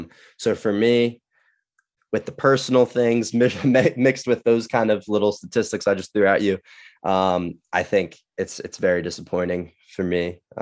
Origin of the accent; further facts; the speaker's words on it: Baltimore, Maryland, United States; I would be remiss not to vent on this platform about my hometown, Baltimore, not getting a World Cup bid.